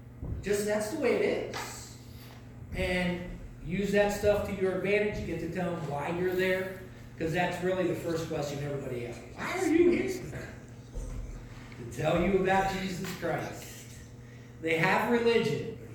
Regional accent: United States; And he said he's from Nigeria, you know, and I said, oh, and I'm from America.

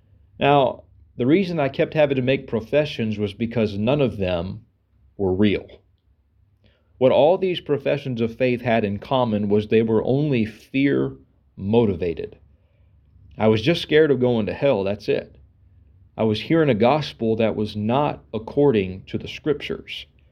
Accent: Powderly, Texas, United States; I'm from Powderly, Texas, and I am an assistant pastor at Lakewood Baptist Church.

